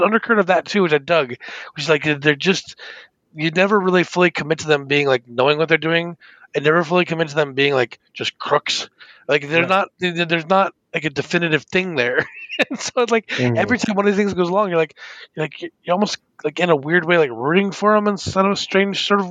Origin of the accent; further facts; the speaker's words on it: Tempe, Arizona, United States; I grew up born in Tempe.